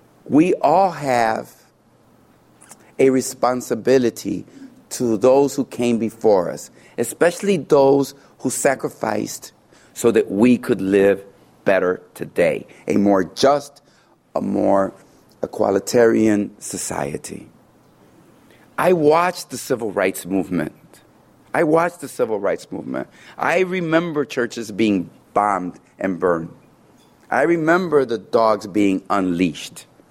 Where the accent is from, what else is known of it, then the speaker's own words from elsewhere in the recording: Chicago, Illinois, United States; born there; I think about when I was born in Chicago in 1953 in Lincoln Park neighborhood, not far from here.